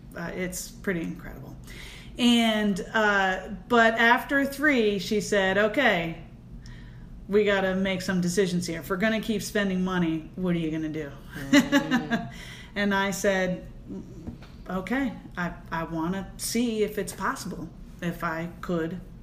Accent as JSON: {"language": "English", "region": "Virginia", "country": "United States", "tie": "born or raised there", "said": "Maryland is home. I grew up in Virginia, so that was really special to be there."}